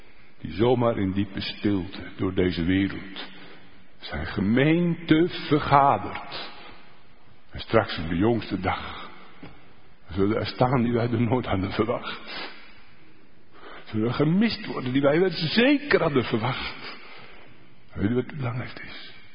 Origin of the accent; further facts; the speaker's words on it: Deventer, Overijssel, Netherlands; ik ben opgegroeid in Deventer. En ik ben geboren in 1955.